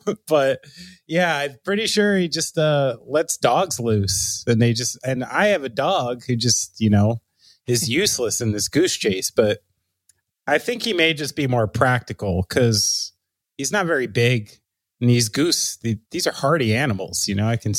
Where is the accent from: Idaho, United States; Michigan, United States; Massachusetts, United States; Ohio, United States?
Massachusetts, United States; Somerville; Like, oh, I'm from Somerville. I'm from this town. This means something.